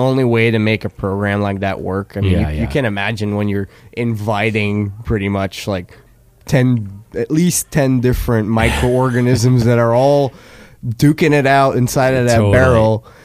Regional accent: Flanders, Belgium; English is a second language; We're from the Lambic region in Belgium.

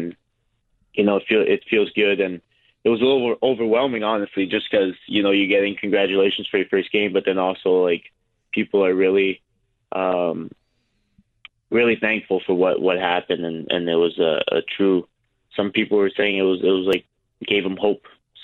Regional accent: Florida, United States; I'm from Florida, hockey's not really big here, black guys don't play hockey

